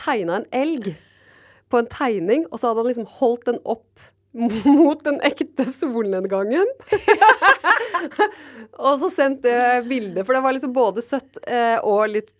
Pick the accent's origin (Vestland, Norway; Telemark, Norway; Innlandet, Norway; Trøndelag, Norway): Telemark, Norway; Porsgrunn; jeg kommer fra Porsgrunn.